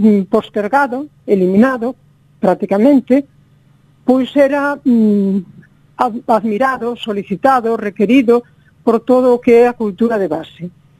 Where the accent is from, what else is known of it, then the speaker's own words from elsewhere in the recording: Galicia, Spain; Para min, que son galego falante de familiar